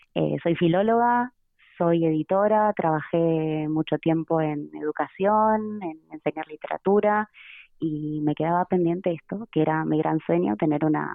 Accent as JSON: {"language": "Spanish", "region": "Buenos Aires", "country": "Argentina", "moved": "yes", "lives_now": "Spain", "said": "que soy argentina. Soy argentina, de Buenos Aires, y elegí, después de vivir en muchos lugares, en muchos países y en muchas ciudades, me enamoré de Euskadi y decidí quedarme acá"}